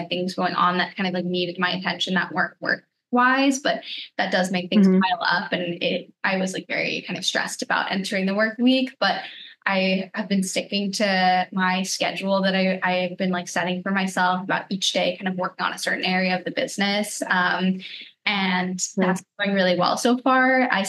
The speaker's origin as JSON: {"language": "English", "town": "Lawrenceville", "region": "New Jersey", "country": "United States", "tie": "born or raised there", "said": "I grew up in New Jersey, in Lawrenceville, New Jersey."}